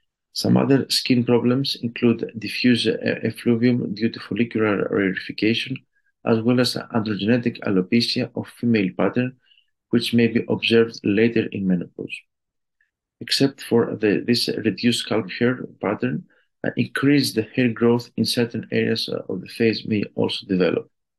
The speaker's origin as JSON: {"language": "English", "country": "Greece", "said": "I am an endocrinologist from Greece"}